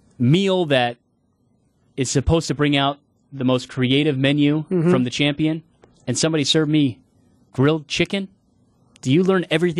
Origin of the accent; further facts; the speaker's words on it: Philadelphia, Pennsylvania, United States; I would also go to my roots. I'm from Philadelphia.